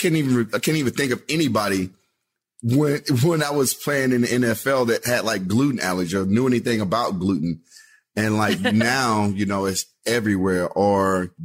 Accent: Texas, United States; Yeah, I mean, football in Texas, sports in Texas, period. It rules everything. Like the town shuts down, you know, Friday nights. You know, Friday night lights is literally how my high school days were.

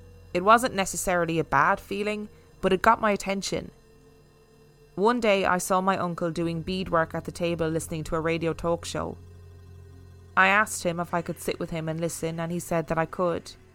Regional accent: San Francisco, California, United States; I grew up in San Francisco. And after I graduated high school, I decided to move to a small town where my dad's family lives.

